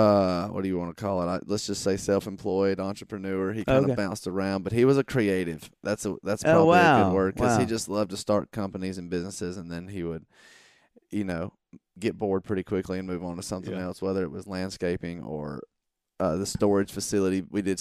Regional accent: Monroe, Georgia, United States; Well, I grew up in small town Georgia, a little town called Monroe.

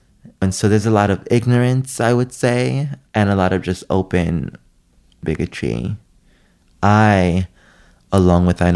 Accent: New York, United States; accent: New York; I have my New York accent. And he was not very fond of that. And he would, express physical confusion with what I said. He honestly didn't understand my dialect.

